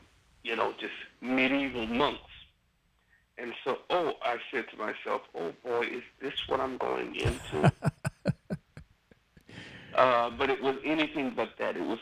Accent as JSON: {"language": "English", "town": "Church Point", "region": "Louisiana", "country": "United States", "said": "where are you from in Louisiana? I said, I'm from Church Point."}